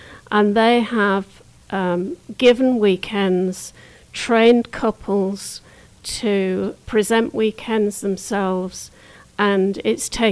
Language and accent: English; North West England, United Kingdom; I'm a cradle Catholic. Born and bred in Lancashire in the northwest of England, and that is traditionally a very English area, a very Catholic area.